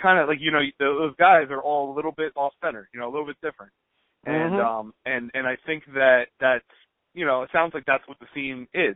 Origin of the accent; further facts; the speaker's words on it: New Jersey, United States; now in Philadelphia, United States; And I'm from Philadelphia area these days. I grew up